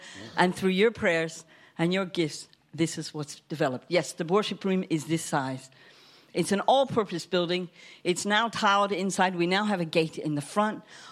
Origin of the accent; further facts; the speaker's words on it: United States; born there; accent: American twang; also born or lived in Thailand; I have a bit of a twang because I am an American born. Married an Englishman.